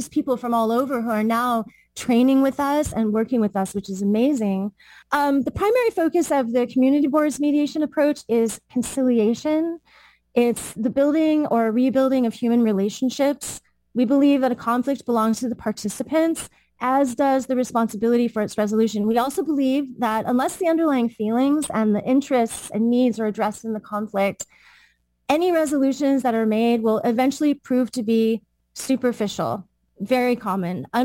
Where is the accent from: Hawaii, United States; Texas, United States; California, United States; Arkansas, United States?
California, United States; San Francisco; I was raised in San Francisco.